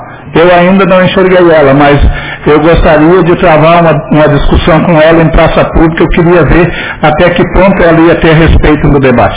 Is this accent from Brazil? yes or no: yes; São Jerônimo, Rio Grande do Sul, Brazil; eu sou natural de São Jerônimo, porque Barão do Triunfo pertencia a São Jerônimo.